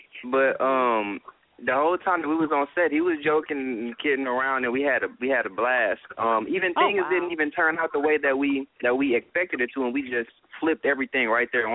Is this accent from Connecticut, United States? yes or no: no; Marietta, Georgia, United States; And I'm from Marietta.